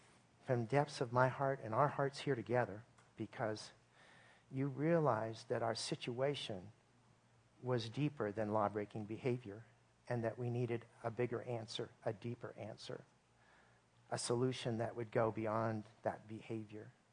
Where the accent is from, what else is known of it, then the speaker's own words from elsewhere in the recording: Oregon, United States; I felt like a slug some days because I was from Oregon, and we knew about slugs.